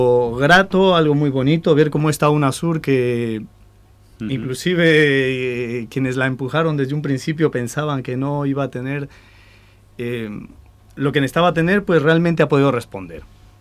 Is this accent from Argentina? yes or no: no; Ecuador; Yo soy ecuatoriano